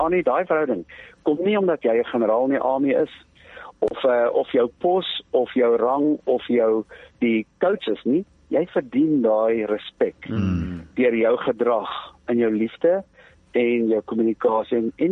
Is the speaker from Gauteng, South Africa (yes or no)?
yes; Johannesburg, Gauteng, South Africa; ek kom van Johannesburg af